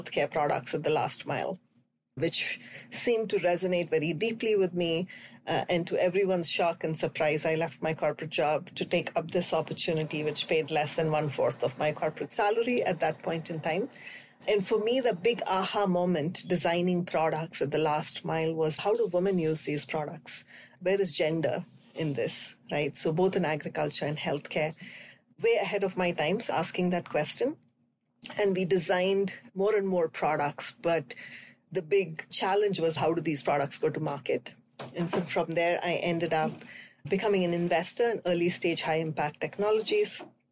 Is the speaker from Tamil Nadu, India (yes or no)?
yes; Chennai, Tamil Nadu, India; I grew up in Chennai, India, and that was probably where I lived my entire life through my undergraduate degree